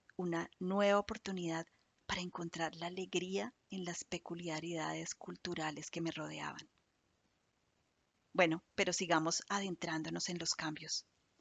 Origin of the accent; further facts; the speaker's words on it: Colombia; las mojarras fritas crujientes de las playas de Santa Marta en mi país